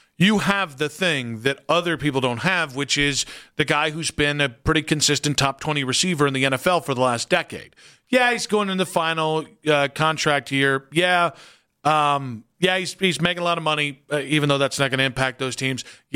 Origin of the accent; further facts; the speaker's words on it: Ohio, United States; You know I can't read. I'm from Medina County.